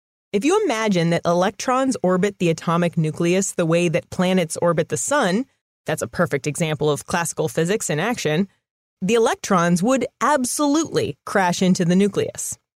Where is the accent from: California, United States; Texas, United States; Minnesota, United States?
California, United States; I'm from California. I say Colorado.